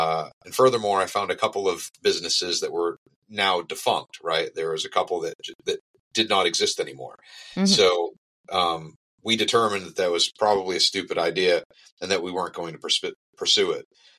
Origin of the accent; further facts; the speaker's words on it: Prospect, Maine, United States; now in North Carolina, United States; long story is, we're both from Maine.